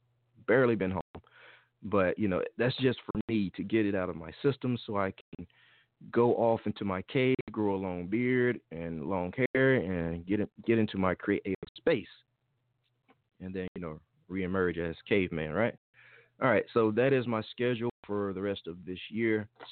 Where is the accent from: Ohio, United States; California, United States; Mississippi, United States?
Mississippi, United States; Jackson; And I am from Mississippi, Jackson to be exact.